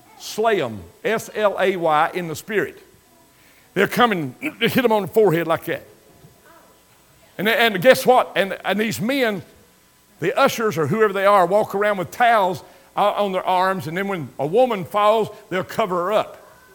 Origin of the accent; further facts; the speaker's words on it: Crab Orchard, United States; I was holding a revival meeting over to Crab Orchard. That's my hometown.